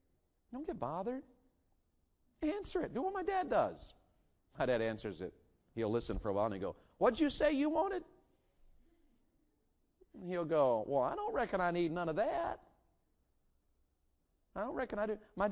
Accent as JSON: {"language": "English", "region": "Tennessee", "country": "United States", "said": "I'm young, and I'm from Tennessee, and I come from a long list of fighting people."}